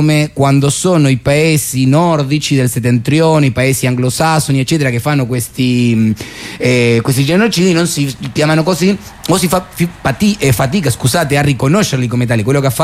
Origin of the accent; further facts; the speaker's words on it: Argentina; io, come dicevo, ripeto, da argentino ovviamente non posso alzare tanto la voce